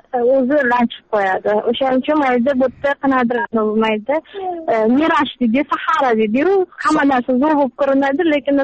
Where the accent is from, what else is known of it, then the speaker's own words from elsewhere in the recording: Tashkent, Uzbekistan; moved away; Birinchidan Toshkent bu mani ona yurtim.